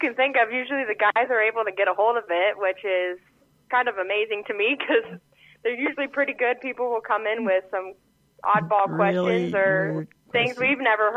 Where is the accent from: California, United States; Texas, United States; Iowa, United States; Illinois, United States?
Iowa, United States; Atlantic; So I was born and raised here in Atlantic. I graduated from high school here in Atlantic.